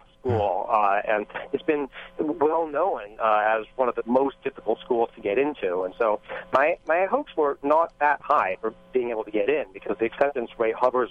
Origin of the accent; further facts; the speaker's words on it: Bay Area, California, United States; I was born and raised in the Bay Area. I've lived all over, pretty much every sector of the Bay Area, in fact.